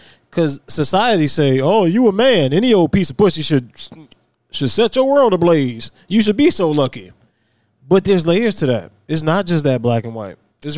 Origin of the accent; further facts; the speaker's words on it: Virginia, United States; I'm from Virginia, man. We love ham. We love them ham hocks.